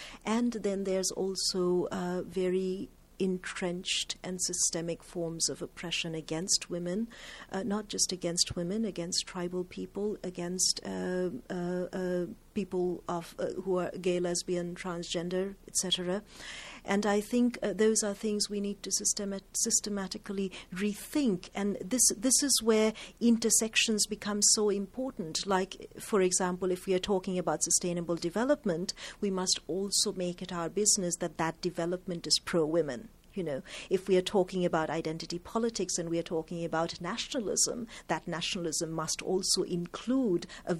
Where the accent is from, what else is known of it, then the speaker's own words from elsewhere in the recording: Kolkata, West Bengal, India; I'm from Calcutta. My family's been living in Calcutta since the early 1800s, yes.